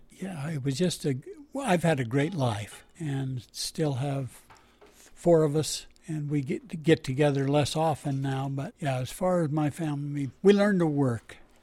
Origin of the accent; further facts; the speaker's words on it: Idaho, United States; But growing up in Canyon County, we didn't have a big herd, 10 or 12 milk cows